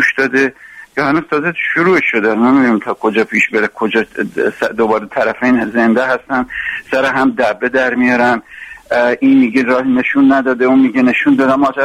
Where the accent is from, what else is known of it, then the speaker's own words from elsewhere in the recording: Iran; این واقعیت ما ایرانی هستیم و ایرانی هستیم